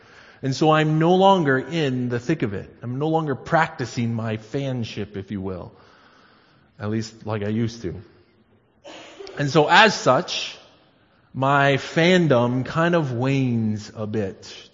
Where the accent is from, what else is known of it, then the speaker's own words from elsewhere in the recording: Michigan, United States; moved away as an adult; now in Canada; But of course, I come from Michigan. Growing up there all my life until 5 years ago.